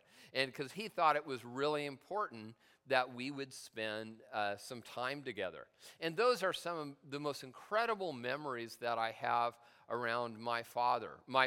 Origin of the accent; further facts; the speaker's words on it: United States; accent: southern; My dad moved to New Orleans, Louisiana. And so I lived in New Orleans, as you can obviously tell by my southern accent.